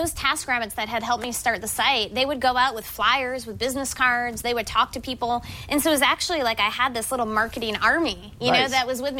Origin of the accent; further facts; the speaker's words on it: Boston, Massachusetts, United States; I grew up in the Boston area.